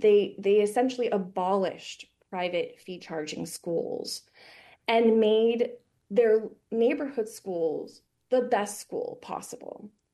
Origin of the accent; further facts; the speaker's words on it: United States; one of the things that was a little bit frustrating to me as an American going to these schools